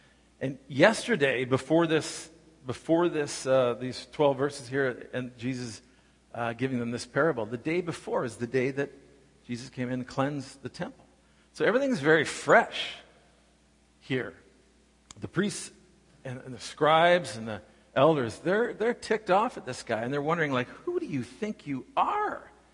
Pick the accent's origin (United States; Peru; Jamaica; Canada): Canada; I don't know if it's being a Canadian too, a little bit apologetic about things.